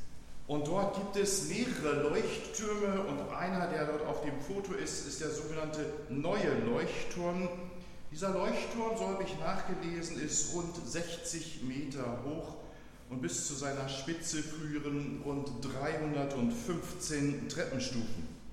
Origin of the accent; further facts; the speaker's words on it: Knesebeck, Lower Saxony, Germany; now in Hannover, Germany; hier in Hannover sind wir da ziemlich verwöhnt. Wenn ich in meiner Heimat in Knesebeck, einem Dorf von gut 3000 Einwohnern, abends manchmal unterwegs bin, dann ist das schon eher ziemlich dunkel dort.